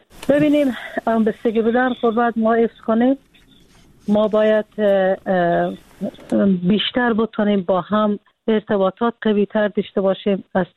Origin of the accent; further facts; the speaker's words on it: Afghanistan; moved away; ما افغانا